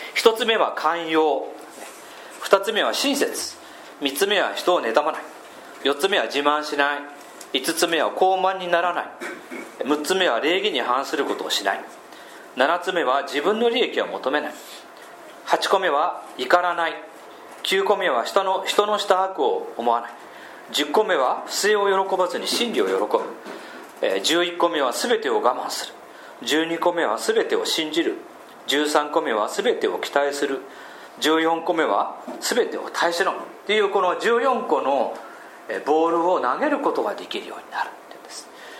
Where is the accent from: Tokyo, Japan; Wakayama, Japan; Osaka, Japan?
Tokyo, Japan; now in Aichi, Japan; 私は東京人だったんですが、同じ年の江川が、